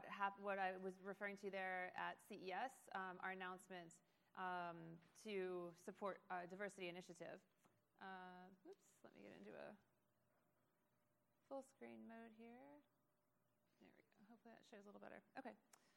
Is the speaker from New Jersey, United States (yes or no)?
no; Erie, Pennsylvania, United States; now in San Francisco, United States; I live here in San Francisco. I've been here for about 15 years. I come from the East Coast. My hometown is Erie, Pennsylvania.